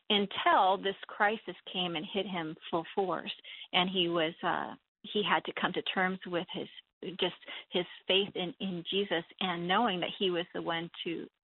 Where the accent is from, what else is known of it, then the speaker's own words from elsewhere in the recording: United States; as an American, my life would be very different from somebody who lived in the Middle East.